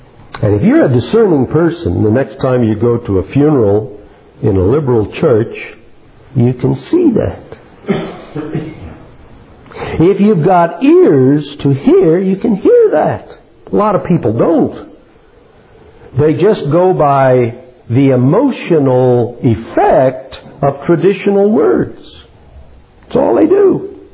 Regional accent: Iowa, United States; I was born, and I grew up in Iowa. Pretty good evidence that I was born there.

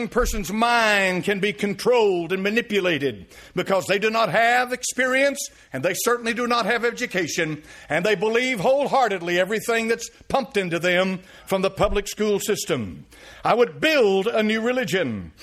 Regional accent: Tennessee, United States; born there; I was born on September the 17th, 1946, Knox County, Tennessee, General Hospital, as an American.

